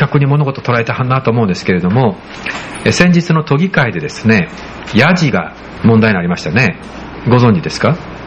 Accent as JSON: {"language": "Japanese", "region": "Kyoto", "country": "Japan", "tie": "born or raised there", "said": "私京都生まれなんですよね。京都市伏見区生まれで、母親は京都市の、上京区の育ちなんですけれども、"}